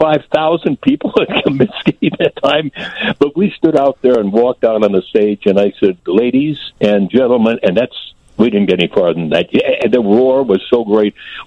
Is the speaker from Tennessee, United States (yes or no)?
no; Chicago, Illinois, United States; At least virtually in my hometown of Chicago.